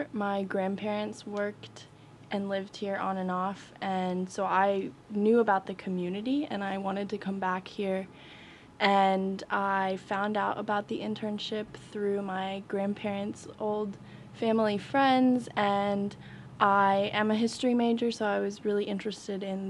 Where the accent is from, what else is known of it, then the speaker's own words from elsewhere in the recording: Gainesville, Florida, United States; I'm from Gainesville, Florida